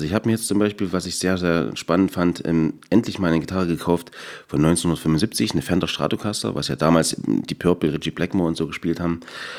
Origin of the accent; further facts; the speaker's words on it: Saxony, Germany; Ich bin durch und durch Erzgebirger